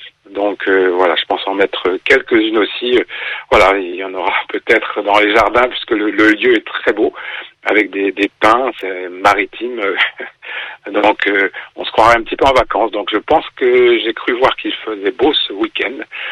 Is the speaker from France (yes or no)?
yes; Coucy-le-Château, Hauts-de-France, France; je suis originaire de la Picardie, d'un petit village qui s'appelle Coucy-le-Château, qui s'appelle toujours Coucy-le-Château dans l'Aisne, et qui était une forteresse vraiment très très importante au Moyen-Âge.